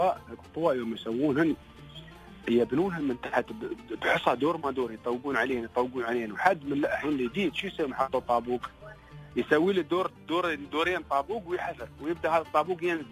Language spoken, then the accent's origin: Arabic; United Arab Emirates; accent: Emirati; كشخص كلهجة إماراتية